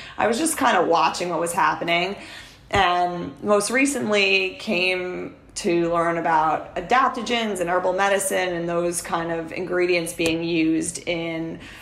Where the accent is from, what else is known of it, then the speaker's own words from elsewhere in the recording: New York City, New York, United States; inspired by my hometown, which is Rockaway Beach, Queens, which is such a unique place because it's a city. It's a city beach. It's a beach on the Atlantic Ocean in New York City.